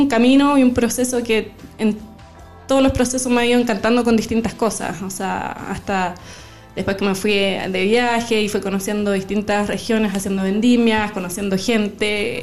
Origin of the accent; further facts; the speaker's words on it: Temuco, Araucanía, Chile; yo soy de Temuco, que en ese tiempo no era como un lugar de donde había cultivo o producción de uva